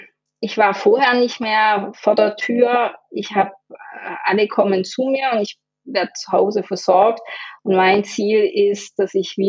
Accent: Stuttgart, Baden-Württemberg, Germany; accent: Stuttgart dialect; also jetzt sage ich es mal in meinem Stuttgarter Dialekt

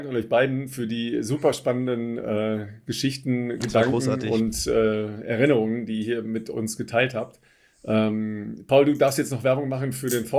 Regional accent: Dorsten, North Rhine-Westphalia, Germany; in Dorsten, in meiner Heimat gestanden

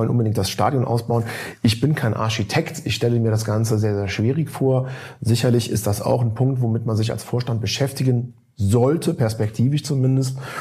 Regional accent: Cologne, North Rhine-Westphalia, Germany; Auch als Kölner Bürger kann man das allerdings mal ganz objektiv so sehen.

